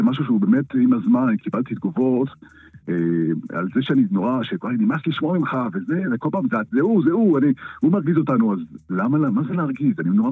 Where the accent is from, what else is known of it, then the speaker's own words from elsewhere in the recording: Haifa, Haifa District, Israel; אני יליד חיפה